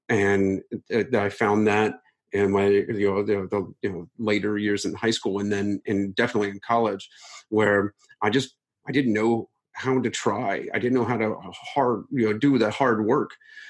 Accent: Ohio, United States; I did a road trip across the country from where I grew up in Ohio to my dad's house in California.

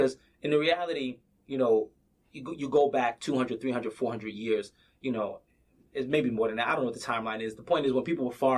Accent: United States; Listen, I'm American. I love this country.

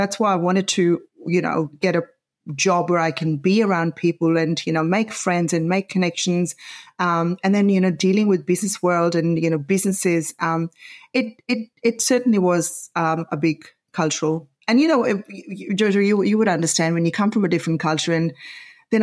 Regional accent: Pakistan; now in Australia; I'm originally from Pakistan, but we have got family all over the world.

